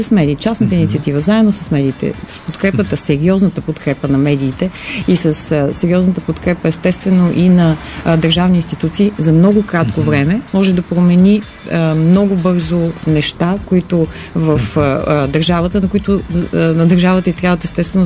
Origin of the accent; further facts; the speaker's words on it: Plovdiv, Plovdiv Province, Bulgaria; аз съм от Пловдив, завършил съм езиковата гимназия в Пловдив, немски език.